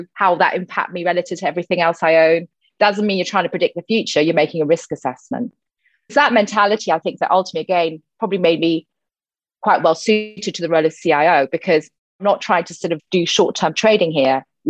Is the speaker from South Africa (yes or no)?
no; Rome, Lazio, Italy; I grew up in Rome because my parents worked for the United Nations, and the Food and Agriculture Organization specifically had its headquarters there. So having moved around quite a bit, they then settled in Rome when I was born.